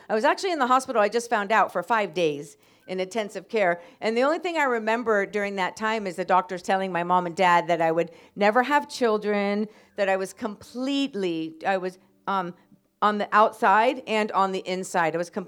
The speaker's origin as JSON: {"language": "English", "country": "United States", "said": "I'm from the United States. I live in California, and I lived on the streets in California."}